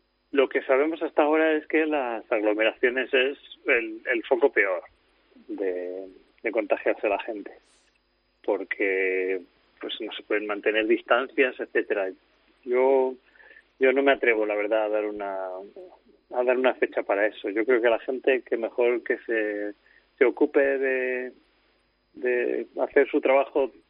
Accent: Madrid, Community of Madrid, Spain; Aunque soy de Madrid

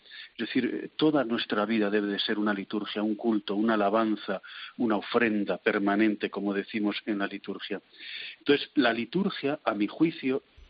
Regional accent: Valladolid, Castile and León, Spain; also born or lived in Rome, Italy; Digamos que he nacido y crecido en Valladolid, he ampliado estudios, he madurado en la Universalidad de Roma. Después, al ser ordenado presbítero, regresé de nuevo a Valladolid

